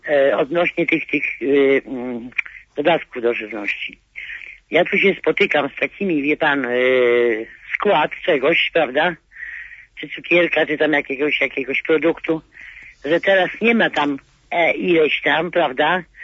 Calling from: Warsaw, Masovian Voivodeship, Poland; Ja nie jestem rolniczką … z Warszawy.

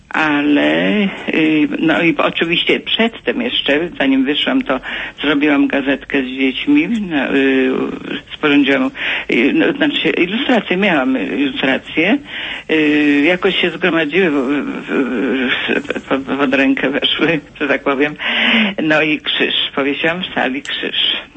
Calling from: Kościerzyna, Pomeranian Voivodeship, Poland; z Kościerzyny.

